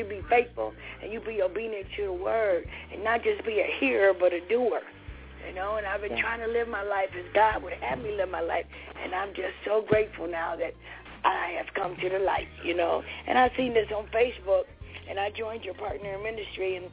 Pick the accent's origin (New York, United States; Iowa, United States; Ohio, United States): Ohio, United States; Toledo; I'm from Toledo, Ohio.